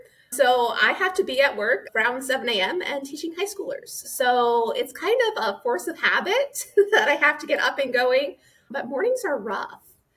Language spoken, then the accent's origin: English; Dayton, Ohio, United States; I'm from the Dayton, Ohio area.